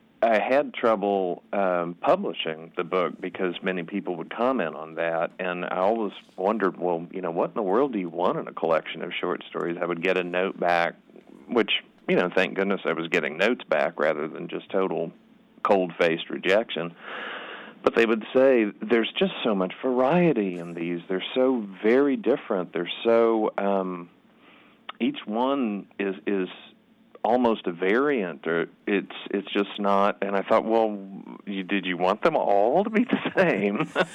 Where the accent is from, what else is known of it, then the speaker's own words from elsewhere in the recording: the Ozarks, United States; growing up in the Ozarks, you'd meet people named Micah, and you'd meet Nahum